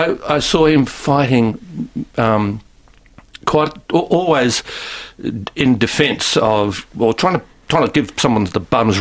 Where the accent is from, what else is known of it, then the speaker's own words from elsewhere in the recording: Hastings, Hawke's Bay, New Zealand; also born or lived in Sydney, Australia; And then we went back to a place called Hastings